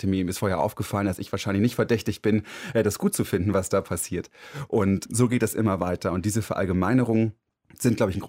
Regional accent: East Germany, Germany; Ich sollte mich auf einmal dazu verhalten, Ostdeutscher zu sein.

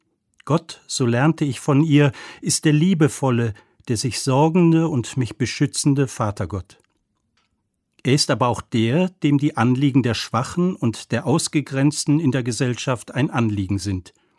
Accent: Rhineland, Germany; Gebürtig stamme ich aus dem Rheinland. Mit 5 Geschwistern bin ich groß geworden und von meinen Eltern kölsch-katholisch erzogen worden.

